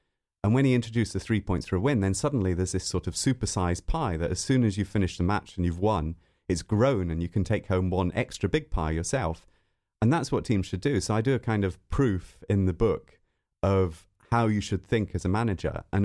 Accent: Scotland, United Kingdom; also born or lived in London; I was born in London, I grew up in Scotland.

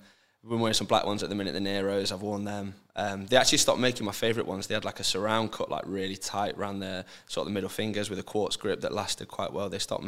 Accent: Nottingham, East Midlands, United Kingdom; Nottingham was where I grew up. Yeah, I was born in Clifton in Nottingham, and then sort of stayed around the area.

